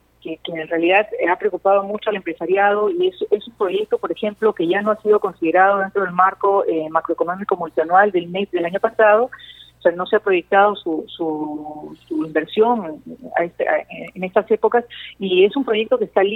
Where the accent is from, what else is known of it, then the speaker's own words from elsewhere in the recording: Peru; tenemos como peruanos que entender que hay que explotar las mejores condiciones posibles